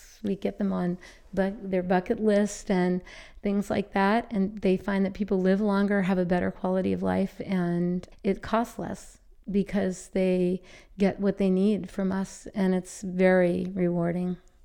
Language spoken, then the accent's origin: English; San Diego, California, United States; I grew up in San Diego, and I always yearned for seasons.